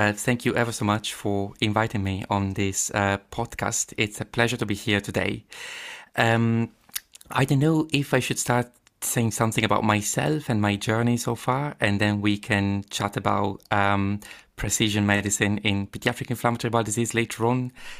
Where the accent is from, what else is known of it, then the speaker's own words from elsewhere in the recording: Padua, Veneto, Italy; I was born in Padua, and I grew up there, definitely from there.